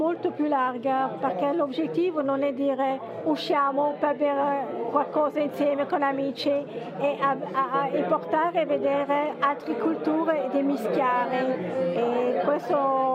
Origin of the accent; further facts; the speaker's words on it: Strasbourg, Grand Est, France; Italian is a second language; now in Ticino, Switzerland; vengo di Strasburgo, fa 17 anni fa, sono arrivato qua in Ticino.